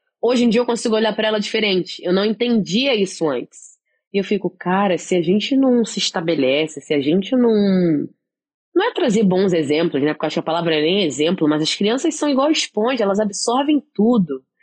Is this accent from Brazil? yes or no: yes; Brazil; pra gente não é tão diferente porque nós somos brasileiros, então a cultura dela, a primeira língua dela vai ser português.